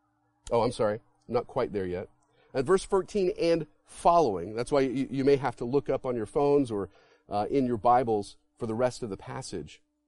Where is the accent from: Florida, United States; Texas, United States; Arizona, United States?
Florida, United States; I grew up in Florida, which is, it's weird. You get a little of all of that.